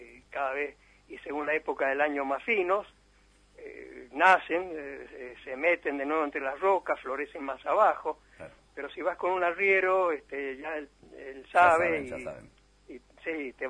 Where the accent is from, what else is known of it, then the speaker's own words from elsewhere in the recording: Argentina; En absoluto, yo soy argentino, de los 5 años que estoy acá.